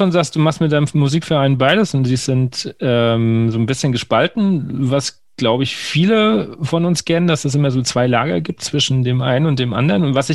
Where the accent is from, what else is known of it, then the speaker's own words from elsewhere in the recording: Bavaria, Germany; born there; ich komme ja gebürtig aus dem letzten Zipfel von Bayern, kurz vor der hessischen Grenze und wohne jetzt in Hessen